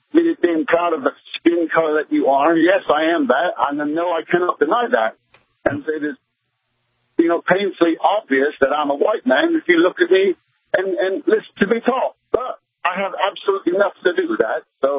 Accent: England, United Kingdom; moved away as an adult; now in United States; I'm an immigrant from England who came over to America and can make it here legally with and be a credit to society, be an upstanding man.

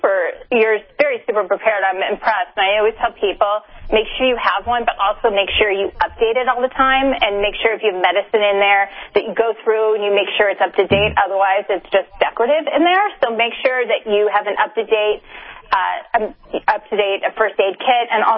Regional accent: Midwest, United States; You know, growing up, when I grew up in the Midwest, we would lose electricity.

